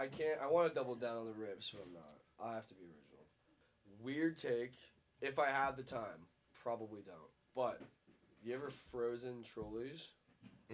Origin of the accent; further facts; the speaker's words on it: Singapore; Actually, I'm from Singapore. I was born in Singapore.